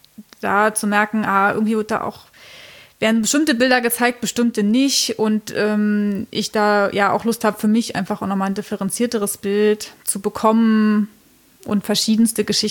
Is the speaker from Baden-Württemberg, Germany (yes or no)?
no; Berlin, Germany; born there; Ich wurde 1984 in Ost-Berlin geboren und war zum Mauerfall eben auch entsprechend klein.